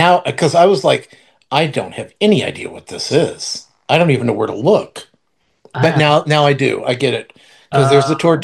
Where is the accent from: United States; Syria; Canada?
United States; California; I'm from California, and you can put it in a taco shell